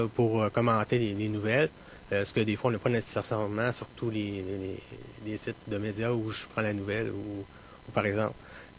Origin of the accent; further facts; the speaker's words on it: Quebec City, Quebec, Canada; moi, je suis de Québec, c'est important de le dire, et je demeure encore à Québec, d'ailleurs.